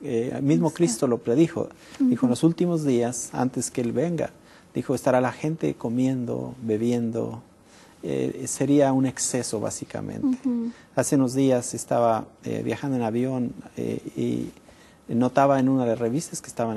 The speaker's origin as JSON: {"language": "Spanish", "country": "Mexico", "moved": "as an adult", "lives_now": "United States", "said": "yo soy originario de México, así que tuve el honor, el privilegio de atender a la Universidad de Montemorelos cuando estuve en mi juventud. Y más tarde migré acá a los Estados Unidos"}